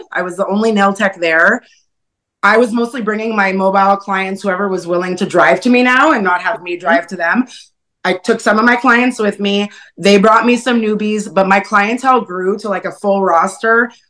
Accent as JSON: {"language": "English", "country": "Canada", "said": "I'm from Canada and I'm your biggest fan."}